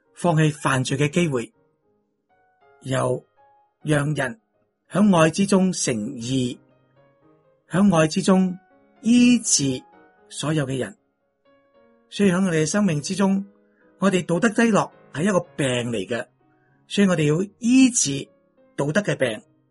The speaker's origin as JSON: {"language": "Cantonese", "country": "Hong Kong", "said": "呢个睇到我哋香港人嘅心本来都系好嘅"}